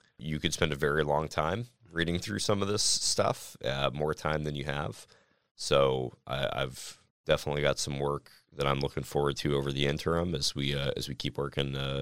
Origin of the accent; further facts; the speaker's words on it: Washington, United States; I was living in D.C. at the time, so working on criminal justice and behavioral health issues. I grew up outside of Spokane.